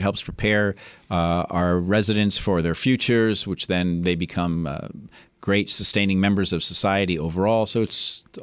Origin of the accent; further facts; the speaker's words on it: Tempe, Arizona, United States; I'm from Tempe, Arizona, not New York City.